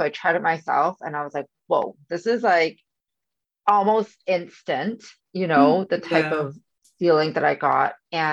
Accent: Canada; I'm actually from Canada.

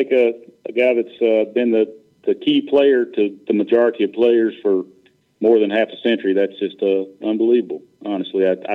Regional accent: Raleigh, North Carolina, United States; Once he found out that I was born and raised in Raleigh, he told me the story about Earl's breakdown.

